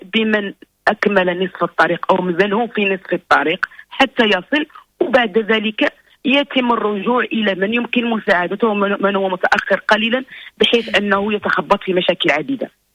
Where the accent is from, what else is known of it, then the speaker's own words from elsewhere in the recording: Morocco; الجميع يترقب ما يمكن أن يصنعه بلدنا المغرب